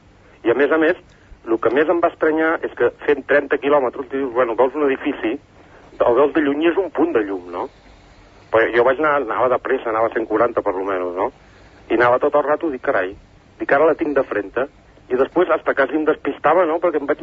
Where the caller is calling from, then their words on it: Terrassa, Catalonia, Spain; de Terrassa.